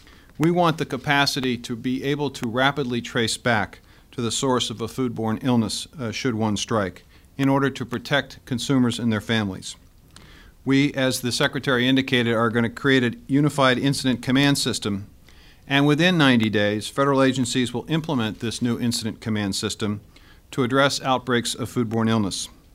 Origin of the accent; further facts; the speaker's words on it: Iowa, United States; the barbecue pits that were being used in my home state of Iowa.